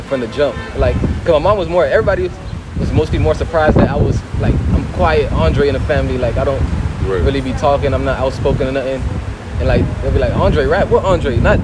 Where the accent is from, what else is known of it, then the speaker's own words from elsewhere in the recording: Little Haiti, Florida, United States; Little Haiti, it was filled with culture, like, filled with, like, Zoes on every corner. I never been to Haiti